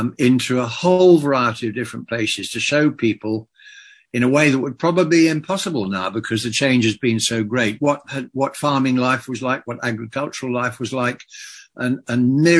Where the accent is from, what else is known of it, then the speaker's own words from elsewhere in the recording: Clavering, East of England, United Kingdom; born there; And I was born in 1942 in Clavering in Essex on my grandmother's farm, Mill End Dairy Farm.